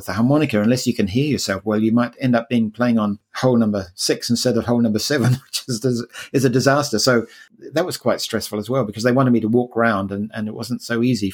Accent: New Zealand; moved away as an adult; now in London, United Kingdom; that was not long after I came from New Zealand.

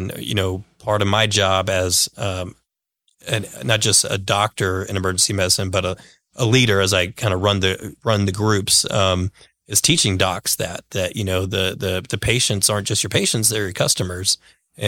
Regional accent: Lubbock, Texas, United States; In Lubbock, Texas.

